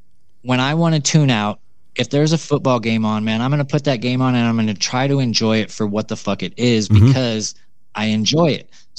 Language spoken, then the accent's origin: English; California, United States; you're also an anti 49er fan because we're both from the Bay Area.